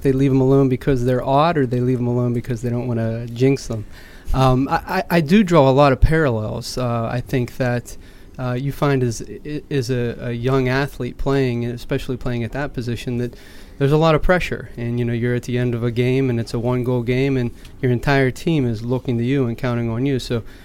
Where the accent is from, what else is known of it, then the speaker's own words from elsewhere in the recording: Pittsburgh, Pennsylvania, United States; I'm from Pittsburgh, Pennsylvania.